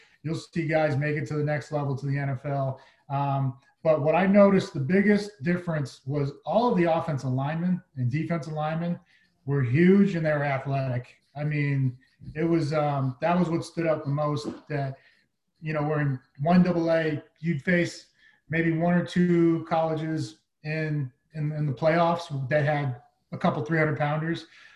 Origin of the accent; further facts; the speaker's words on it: Massachusetts, United States; I grew up in Massachusetts, so I like the cold.